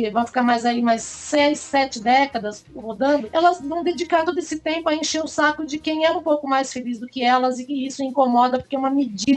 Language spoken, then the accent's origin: Portuguese; Guarulhos, São Paulo, Brazil; Eu nasci em Santana. Santana. Na Zona Norte. Uhum. E aí a gente morava em Vila Galvão, minha mãe até hoje mora em Vila Galvão, em Guarulhos.